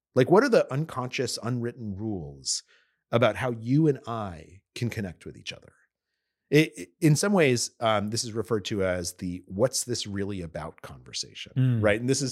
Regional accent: New Mexico, United States; I'm someone who grew up in New Mexico. I'm an American.

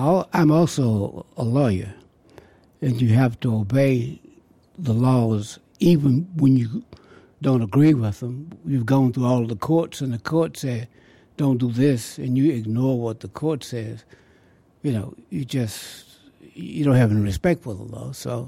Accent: Fairfield, United States; He's from Fairfield, and I was raised in Fairfield.

